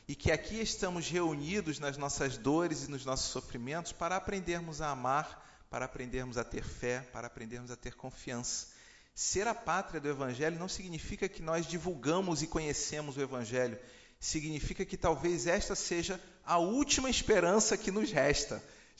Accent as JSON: {"language": "Portuguese", "region": "Rio de Janeiro", "country": "Brazil", "tie": "born there", "said": "já que eu nasci no Rio de Janeiro"}